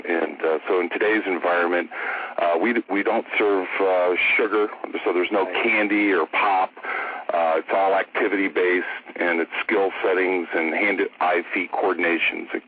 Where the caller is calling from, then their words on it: Denver, Colorado, United States; Yes, I'm calling from Denver, Colorado.